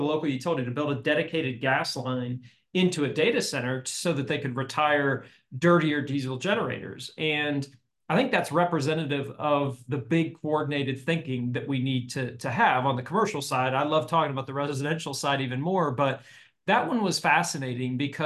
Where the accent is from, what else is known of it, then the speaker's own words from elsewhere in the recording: West Virginia, United States; there aren't many electric vehicles where I grew up in West Virginia.